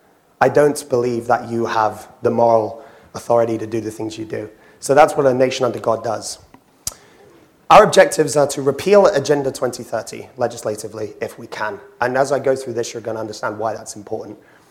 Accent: Wales, United Kingdom; first language Welsh; English is a second language; I come from a very working class background in England. My mother's from Scotland, my father's Irish. And I grew up in Wales, speaking Welsh, actually. I speak Welsh as a first language. And so my background is very working class. I grew up around a lot of farmers, grew up in rural Wales

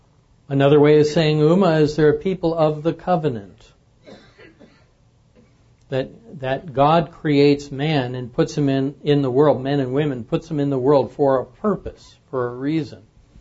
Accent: New York, United States; I grew up in, forgive me for this, I grew up in New York. And I grew up with mostly Catholics or Jews.

